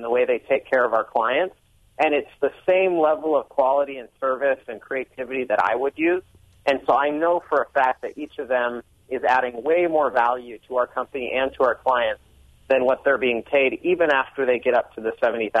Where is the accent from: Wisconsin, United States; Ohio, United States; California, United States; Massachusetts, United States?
Wisconsin, United States; Milwaukee; also born or lived in East Lansing; I was born in East Lansing, Michigan, but lived in Milwaukee until I was 5 or 6 years old.